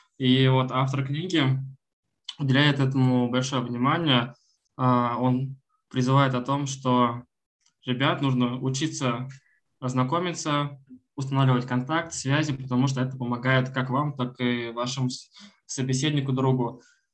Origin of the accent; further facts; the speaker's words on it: Voronezh, Voronezh Oblast, Russia; Я такой, блин, чувак, я тоже из Воронежа.